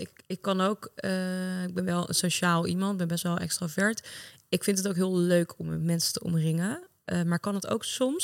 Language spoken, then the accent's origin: Dutch; Amsterdam, North Holland, Netherlands; now in The Hague, Netherlands; Dus ik ben bijvoorbeeld nu net verhuisd naar Den Haag. Nou, daar heb ik precies geen connecties nog. Daar ben ik nog aan het bouwen. Ik kom echt uit Amsterdam.